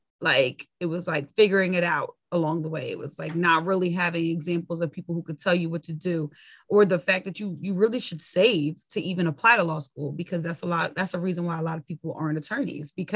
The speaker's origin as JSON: {"language": "English", "town": "Brooklyn", "region": "New York", "country": "United States", "tie": "born or raised there", "said": "I grew up in Brooklyn. So I kind of had both the examples of it, you know, growing. The thing about Brooklyn that was good was it was diverse."}